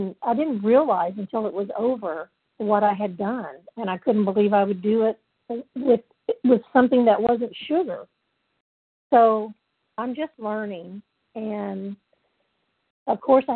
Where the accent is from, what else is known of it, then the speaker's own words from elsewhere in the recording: Mississippi, United States; Hi, I'm from Mississippi.